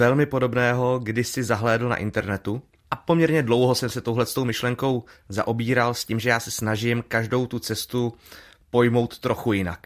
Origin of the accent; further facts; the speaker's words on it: Ostrava, Moravian-Silesian Region, Czechia; also born or lived in Tábor; Já jsem se tam ale pouze narodil. Rovnou po porodu jsem odjel, nebo byl jsem odvezen do Ostravy, kde jsem vyrostl. Ale na střední už jsem chodil do Prahy a na vysokou do Budějovic.